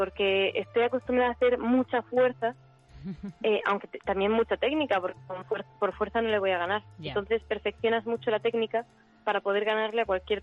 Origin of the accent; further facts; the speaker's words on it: Cartagena, Region of Murcia, Spain; now in Madrid, Spain; Bueno, pues yo vengo de Cartagena. Ahora mismo estoy en Madrid